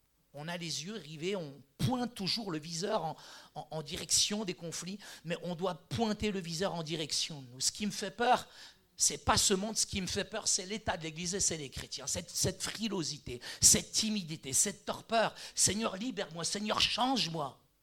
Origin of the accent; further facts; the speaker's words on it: Morocco; Et moi, je suis marocain, j'ai gardé ma culture.